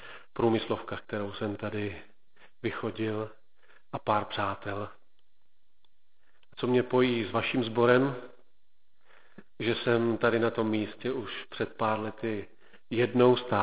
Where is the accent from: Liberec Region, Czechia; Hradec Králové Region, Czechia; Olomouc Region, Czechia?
Hradec Králové Region, Czechia; Hronov; já jsem z Hronova. Mám rodinku, doufám, že takovou normální rodinku, manželku z Bratislavy